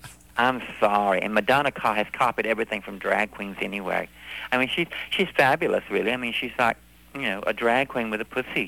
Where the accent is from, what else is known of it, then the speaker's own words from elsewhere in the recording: the South, United States; You know, I'm born in the South. I was raised on